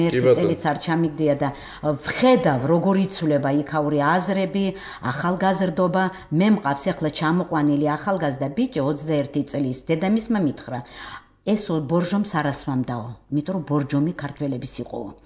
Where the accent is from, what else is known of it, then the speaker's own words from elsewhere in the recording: Abkhazia, Georgia; Georgian is a second language; იმიტომ კი არა რომ მე აფხაზი ვარ